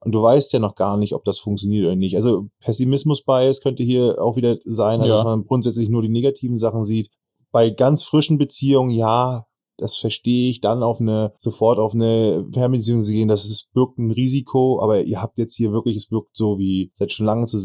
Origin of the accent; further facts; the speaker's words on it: Northern Germany, Germany; Jetzt mal Butter bei den Fische, sagt man bei uns im Norden.